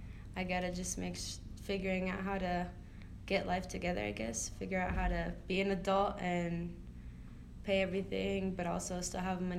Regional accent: Colorado, United States; I grew up in Colorado all my life, so just the mountains have always been a cool place for me.

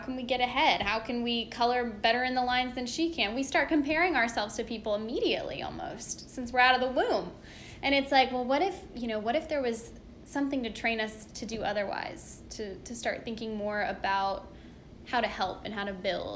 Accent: United States; unknown subconscious stereotypes of the Middle East as being an American

